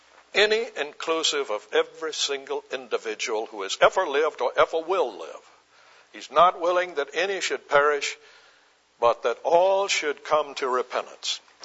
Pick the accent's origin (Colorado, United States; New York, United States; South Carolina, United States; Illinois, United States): South Carolina, United States; Charleston; I'm from Charleston. In Charleston, they glorify your ancestry.